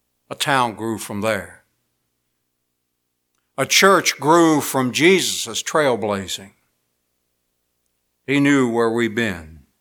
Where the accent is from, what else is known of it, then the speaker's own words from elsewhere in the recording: Union Bridge, Maryland, United States; my hometown of Union Bridge, Maryland, there was a little pamphlet I found